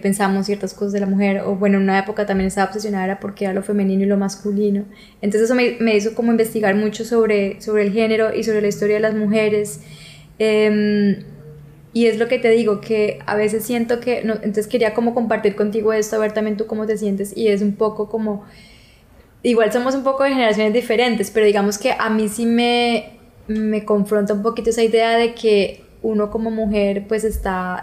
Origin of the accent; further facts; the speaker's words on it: Bucaramanga, Santander, Colombia; yo soy de Bucaramanga, yo imaginaba que yo me iba a casarme en Bucaramanga, que mis hijos iban a ir a mi mismo colegio que todo.